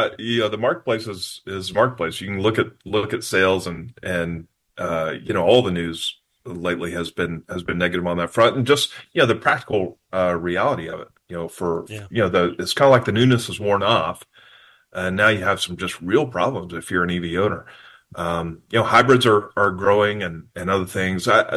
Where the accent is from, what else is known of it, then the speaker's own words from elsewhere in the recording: Texas, United States; It's just truly amazing. I say that as a Texan.